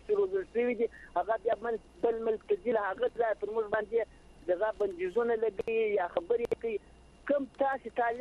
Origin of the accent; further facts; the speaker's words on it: Zabul, Afghanistan; زه د زابل د ولایت ته غر د ولسوالۍ